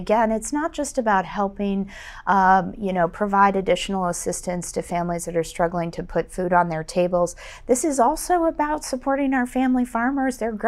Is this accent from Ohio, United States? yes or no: no; Illinois, United States; and I look at my home state of Illinois and recognize that agriculture is our number one economic driver.